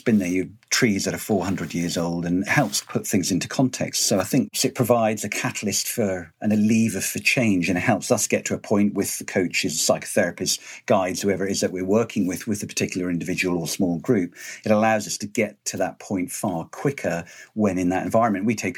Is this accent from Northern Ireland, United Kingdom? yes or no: no; Scotland, United Kingdom; I'm half Scottish, half Norwegian, so prefer the colder climes to the warm. Yeah, growing up in the Highlands of Scotland